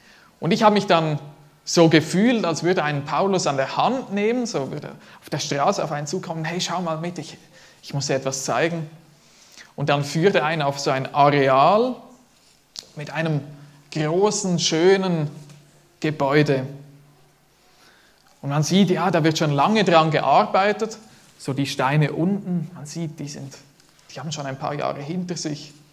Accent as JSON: {"language": "German", "country": "Switzerland", "tie": "born there", "said": "ich bin als Schweizer geboren, habe automatisch den Schweizer Pass"}